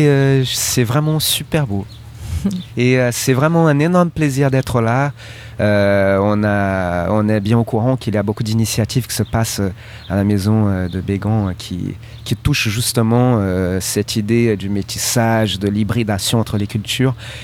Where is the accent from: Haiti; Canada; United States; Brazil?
Brazil; French is a second language; now in France; Bon, je suis brésilien, mais ça fait longtemps que je vis en France.